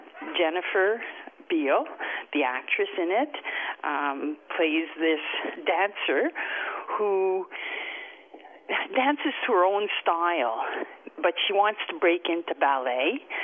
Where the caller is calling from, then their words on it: Montreal, Quebec, Canada; I'm calling from Montreal, Canada.